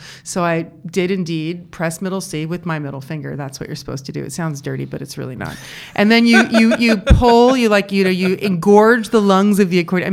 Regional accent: Los Angeles, California, United States; because growing up in Los Angeles, I was just like, I don't want to be a part of that.

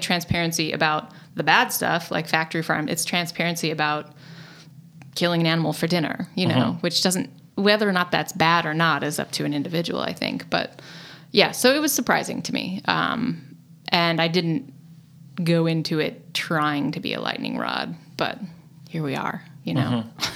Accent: Oregon, United States; also born or lived in Eugene; I mean, I grew up in Oregon. I grew up in a farming community. I grew up hunting and fishing with my dad and my grandpa.

